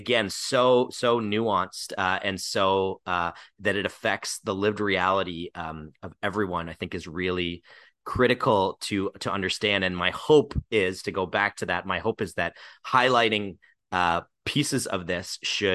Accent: Kitchener-Waterloo, Ontario, Canada; the emergency shelter system, which in Kitchener-Waterloo, when I was a kid, there were multiple. I grew up in the United Church

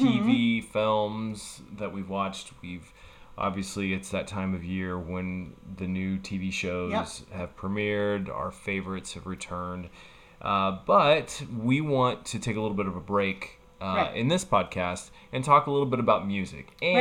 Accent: Kansas City, United States; We are obviously from Kansas City here as well.

